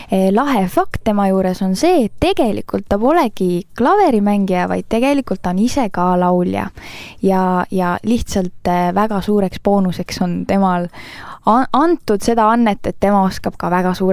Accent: Tartu, Tartu County, Estonia; No mina olen Tartu tüdruk

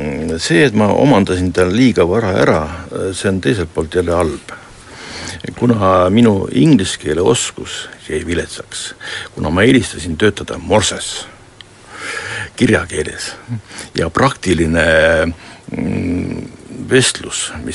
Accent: Southeast Estonia, Estonia; ma olen Eestist ja et ma olen ka sealt Kagu-Eestist.

